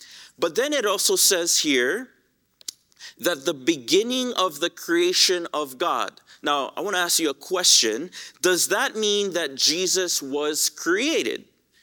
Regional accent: Hawaii, United States; I grew up in Hawaii, as many of you guys know, and I love the ocean.

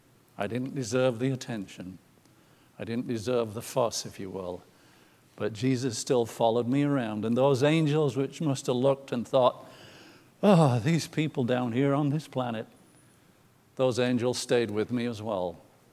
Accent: York, Yorkshire and the Humber, United Kingdom; our band had been playing in this noisy, smoky, beer-drinking bar called the Coach and Horses in my hometown of York.

